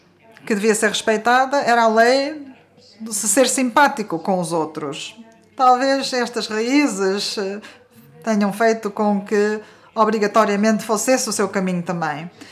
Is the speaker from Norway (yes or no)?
yes; Norway; Portuguese is a second language; como sabem, eu sou norueguês